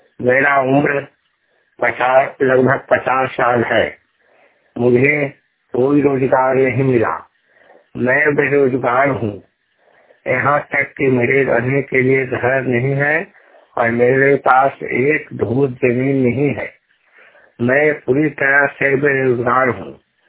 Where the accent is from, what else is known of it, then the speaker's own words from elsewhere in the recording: Arwal, Bihar, India; मैं बिहार अरवल डिस्ट्रिक्ट का निवासी हूँ। मैं 100% ब्लाइंड हूँ, दोनों आंखों से नेत्रहीन। मेरा उम्र लगभग 50 साल है।